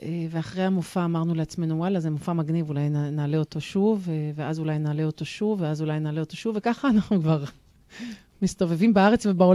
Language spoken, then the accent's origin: Hebrew; Holon, Tel Aviv District, Israel; אני גדלתי בחולון